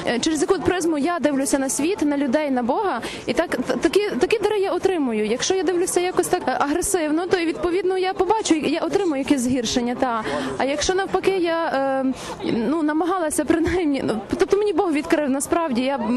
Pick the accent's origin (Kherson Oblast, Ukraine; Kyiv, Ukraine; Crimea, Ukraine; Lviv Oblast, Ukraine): Lviv Oblast, Ukraine; Lviv; я також зі Львова